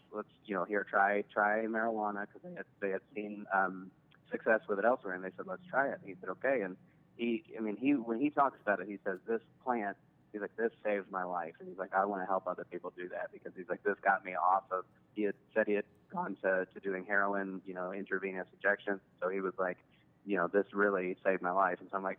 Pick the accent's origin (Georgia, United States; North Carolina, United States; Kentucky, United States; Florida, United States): Kentucky, United States; Louisville; There's a big nursing school specifically in the neighborhood that I grew up in Louisville, Kentucky